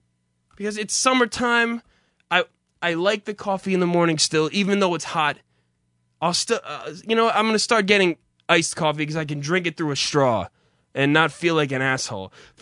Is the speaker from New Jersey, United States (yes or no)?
yes; New Jersey, United States; So I'm a man from New Jersey. And as I've stressed to you, the summertime is upon us. And being from New Jersey, the thing to do, apparently, the be-all, end-all of summertime living is the Jersey Shore, apparently.